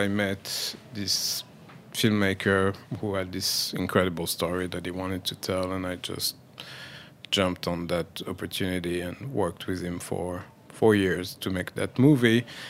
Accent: Paris, Île-de-France, France; I grew up in Paris

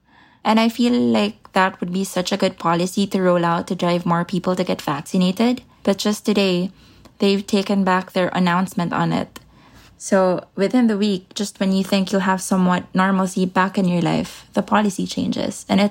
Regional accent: Manila, Metro Manila, Philippines; I'm from Manila, Philippines.

